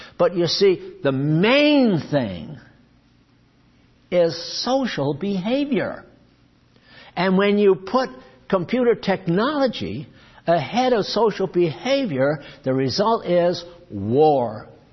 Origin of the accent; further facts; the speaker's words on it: England, United Kingdom; You know, you feel, well, I'm English, so if there's going to be one race, they're all English, you know.